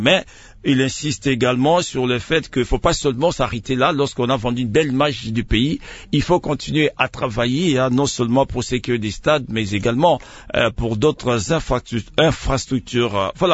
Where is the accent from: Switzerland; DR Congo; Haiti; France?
DR Congo